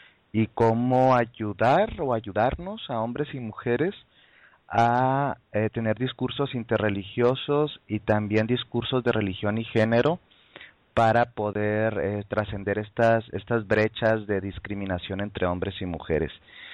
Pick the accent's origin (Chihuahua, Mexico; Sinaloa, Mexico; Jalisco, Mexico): Chihuahua, Mexico; De algunas localidades cercanas a mi ciudad de origen, Chihuahua, México